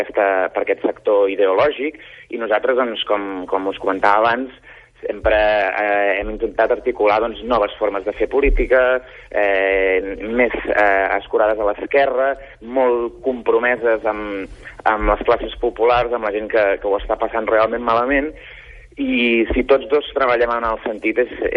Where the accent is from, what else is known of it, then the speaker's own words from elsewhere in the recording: Molins de Rei, Catalonia, Spain; el meu poble, de Molins de Rei